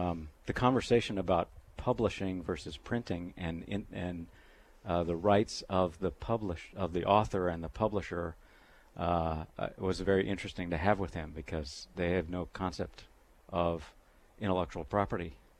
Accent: Sioux Falls, South Dakota, United States; moved away as an adult; also born or lived in De Smet; Well, I grew up in Sioux Falls and DeSmet, and joined the Air Force through Air Force ROTC and graduated from SDSU. Got my commission, and I left the state for 23 years.

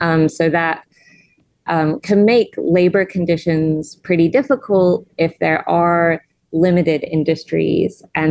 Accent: England, United Kingdom; now in United States; I grew up in England, where we had some of those things, not to the degree that we should have. And I've lived in a lot of different places in the United States.

